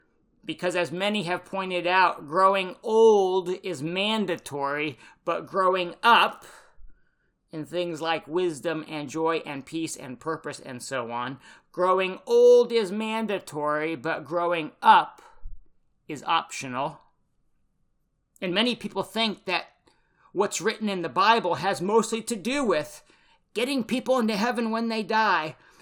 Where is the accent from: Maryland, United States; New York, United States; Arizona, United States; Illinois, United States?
Maryland, United States; Takoma Park; born there; Well, I was born in Tacoma Park, Maryland on November 20, 1971 at 6:57 a.m.